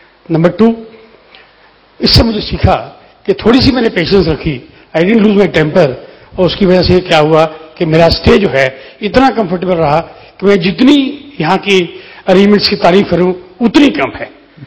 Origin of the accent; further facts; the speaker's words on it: Faridabad, Haryana, India; मैं फरीदाबाद से आया हूँ।